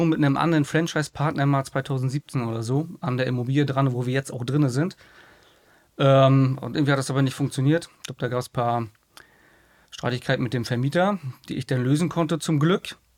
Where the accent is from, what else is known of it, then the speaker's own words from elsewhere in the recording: Schwerin, Mecklenburg-Vorpommern, Germany; Ja, ursprünglich geboren und aufgewachsen in Schwerin.